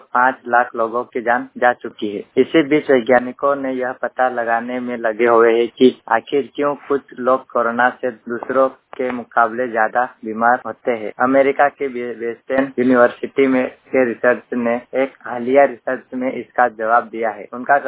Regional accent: Khanjrada, Uttar Pradesh, India; बड़ौन जिले की ग्राम पंचायत खंजराड़ा का निवासी हूँ।

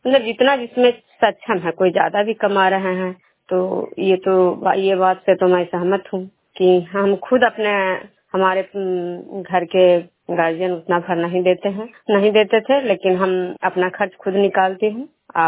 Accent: Vishnupur, Bihar, India; मैं विष्णुपुर ग्राम खुदरा पंचायत नालंदा जिला नगरनसा प्रखंड की निवासी हूँ।

